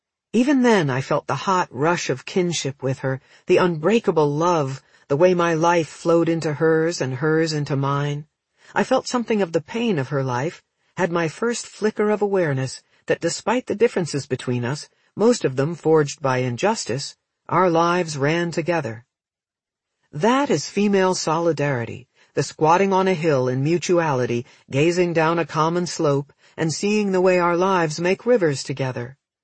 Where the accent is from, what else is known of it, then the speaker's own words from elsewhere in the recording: the South, United States; Growing up in the South before the Civil Rights Movement, I saw caravans of black maids driven to and from work in the back seats of white women's cars, and white-only signs over restroom doors.